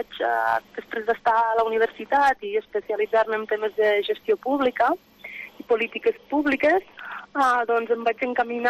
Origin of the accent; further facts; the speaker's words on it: Linyola, Catalonia, Spain; Sí, de fet, jo sóc de Linyola, un poble de futbolistes.